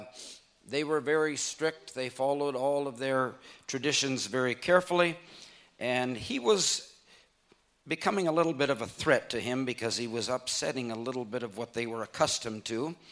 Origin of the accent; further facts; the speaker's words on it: India; I was born and raised in India because that's where my parents were missionaries.